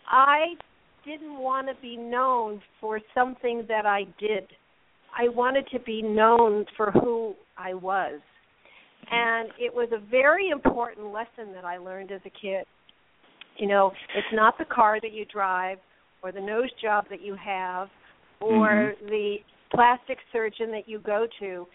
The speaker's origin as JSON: {"language": "English", "town": "Los Angeles", "region": "California", "country": "United States", "tie": "born or raised there", "said": "Well, I grew up in Los Angeles, one of the original five."}